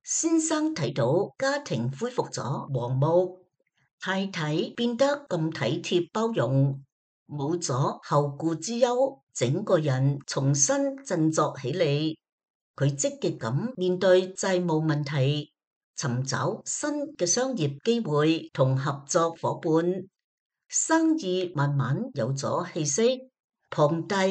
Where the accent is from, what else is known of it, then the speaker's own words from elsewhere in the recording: Taiwan; 我出生在台湾一个很贫穷的农村家庭，在屋企五个小朋友入面是最小的女。